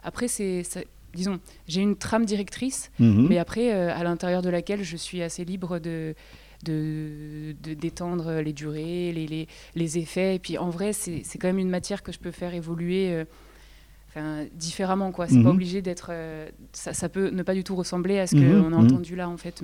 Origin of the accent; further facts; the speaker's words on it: Paris, Île-de-France, France; now in Bastia, France; Moi, je suis de Paris de base. Et mm-hmm. ça fait depuis 2018 que je suis installée à Bastia parce que j'ai suivi mon amoureux qui est corse.